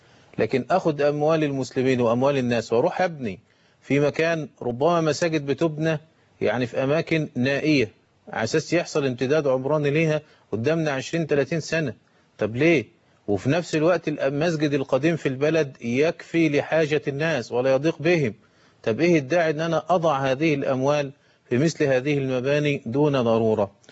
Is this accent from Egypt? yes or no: yes; Egypt